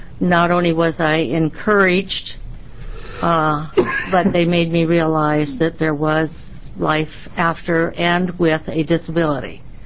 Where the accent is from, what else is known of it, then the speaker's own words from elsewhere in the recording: Medford, Oregon, United States; I'm from Medford, Oregon.